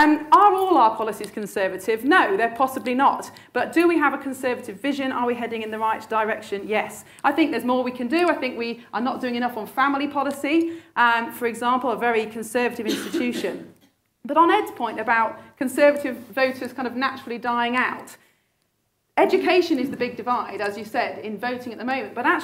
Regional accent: Sheffield, Yorkshire and the Humber, United Kingdom; Well, I was born and brought up in Sheffield. I grew up in the 80s and 90s.

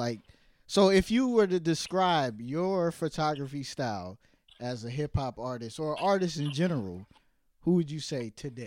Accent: Brooklyn, New York, United States; born there; because I was born in Brooklyn but I lived all over.

